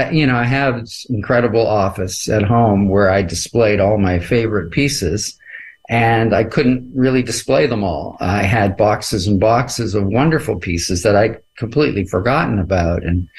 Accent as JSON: {"language": "English", "country": "Canada", "said": "I'm a Canadian"}